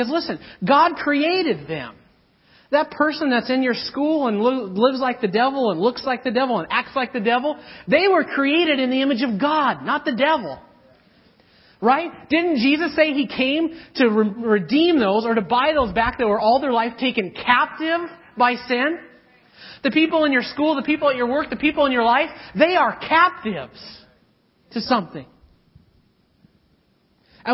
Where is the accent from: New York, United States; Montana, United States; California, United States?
Montana, United States; now in Canada; I grew up in Montana. And where I grew up in Montana, I went to school on an Indian reservation.